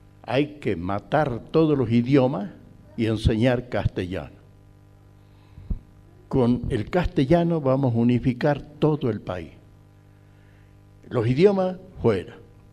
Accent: El Moreno, Jujuy, Argentina; born there; yo nací en El Moreno, cerca de Salinas Grandes, al pie del Cerro Chay. No, a mi madre le habían mandado de maestrita ahí, por eso yo fui a nacer ahí.

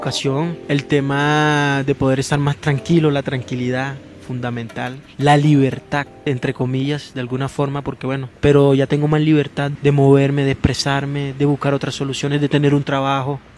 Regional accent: Colombia; oye, somos colombianos, ¿no? Qué chévere que estemos aquí juntos.

